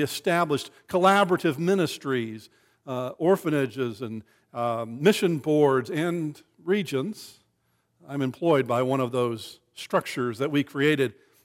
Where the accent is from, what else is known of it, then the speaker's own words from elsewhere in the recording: Texas, United States; I'm from West Texas, and we are not a seafaring folk.